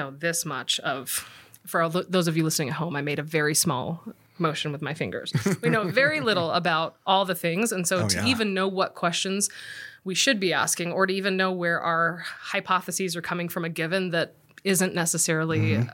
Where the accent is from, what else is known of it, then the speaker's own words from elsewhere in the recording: Los Angeles, California, United States; And so he was all the rage growing up in Los Angeles.